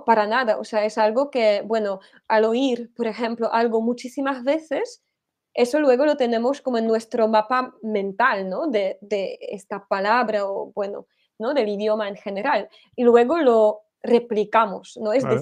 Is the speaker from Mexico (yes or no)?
no; Canary Islands, Spain; accent: Tenerife; yo tampoco pronuncio como se pronuncia en muchas partes de España. Tengo una pronunciación distinta. Entonces también es eso, ¿no? Que digamos que vengo de Tenerife.